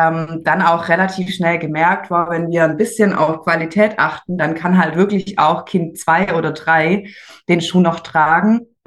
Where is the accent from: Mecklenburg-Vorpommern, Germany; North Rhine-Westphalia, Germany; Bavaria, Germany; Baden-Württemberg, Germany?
Baden-Württemberg, Germany; Besigheim; Wir kommen aus Besigheim, oder ich. Bin hier in Besigheim aufgewachsen und habe zwei Kinder.